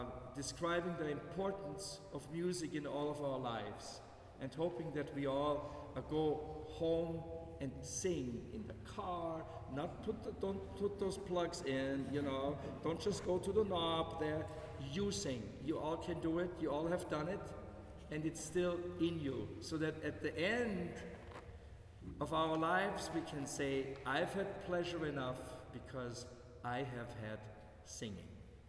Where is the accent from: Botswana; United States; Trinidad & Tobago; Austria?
Austria; moved away; It's one that goes back, I think, when I grew up back in Austria.